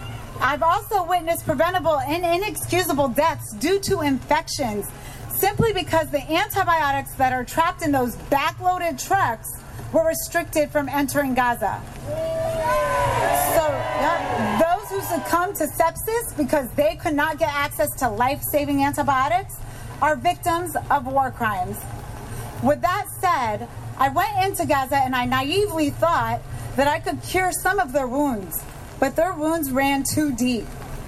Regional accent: United States; And as a witness to these war crimes, and as an American nurse, as a taxpayer, as a mother, as a human freaking being, I am calling for a full ceasefire.

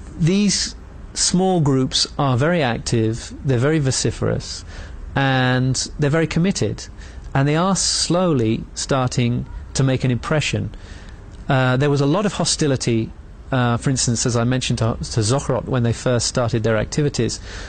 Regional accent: United Kingdom; now in Israel; I'm not American. I'm British. And I live in Israel and have been for the last 5 years.

